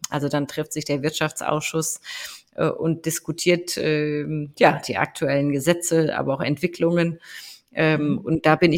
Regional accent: Heidelberg, Baden-Württemberg, Germany; dann bin ich in Baden-Württemberg, in Heidelberg, das ist meine Heimat.

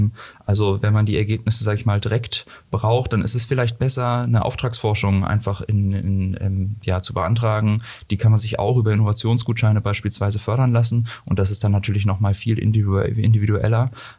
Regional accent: Hamburg, Germany; moved away as an adult; Eigentlich komme ich aus Hamburg bin dann zum Studium hierher gekommen

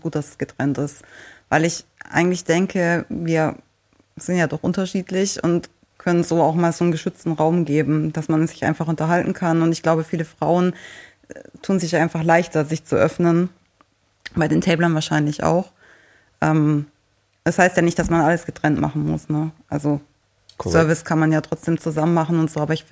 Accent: Baden-Baden, Baden-Württemberg, Germany; ich komme aus Baden-Baden

